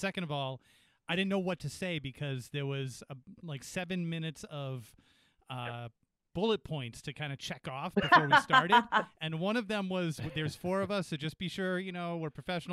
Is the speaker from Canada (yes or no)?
no; Peterborough, New Hampshire, United States; there was the murder of a young man in the town right next to the town that I grew up in Peterborough, New Hampshire.